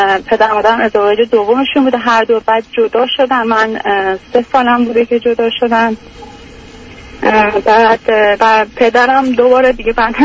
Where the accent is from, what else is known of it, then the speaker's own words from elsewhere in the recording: Iran; moved away as an adult; now in United States; 30 سالمه، تقریبا داره میشه 31 سالم، 5 ساله تقریبا یا بیشتر، حدودا 5 سال خورده که از ایران اومدم و امریکا زندگی میکنم.